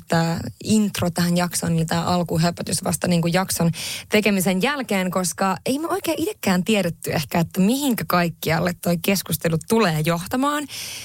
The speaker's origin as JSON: {"language": "Finnish", "town": "Haparanda", "region": "Norrbotten County", "country": "Sweden", "tie": "born or raised there", "moved": "yes", "lives_now": "Finland", "said": "itse tietysti mä oon kotoisin Lapista, ja kyllä mä niinku, mä Haaprannasta kotoisin, ja identifioin itseni kyllä hyvin vahvasti kuitenkin edelleen niinku tänä päivänäkin sillä tavalla ruotsinkieliseksi ja ruotsalaiseksi, vaikka mulla on ihan Suomen passi nykyään ja asunut Suomessa"}